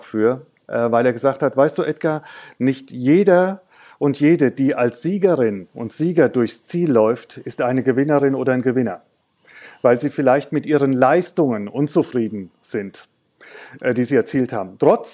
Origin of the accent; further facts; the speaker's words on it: Hesse, Germany; Also ich bin Hesse, aber eigentlich als Hesse ist man auch ein halber Franke und ein Franke ist eigentlich ein halber Hesse.